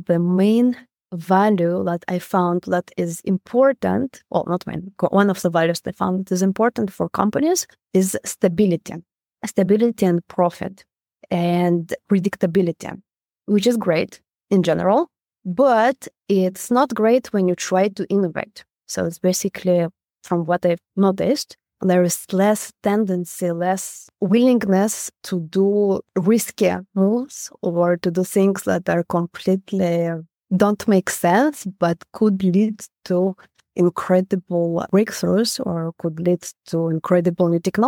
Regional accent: Israel; moved away as an adult; also born or lived in Canada / United States; So I grew up in Israel. So most of my work experience before moving to Canada, before moving to US, and also living some time in EU, was in Israel.

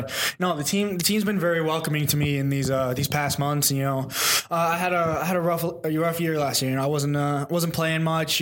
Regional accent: Dallas, Texas, United States; also born or lived in Chicago / Pittsburgh / Colorado; So I moved from Chicago. We moved to Pittsburgh. And then from Pittsburgh, when I was about 5, we moved to Colorado. And then from there, from about 5 to 9, then we moved to Dallas, Texas. And that's where everything really took off.

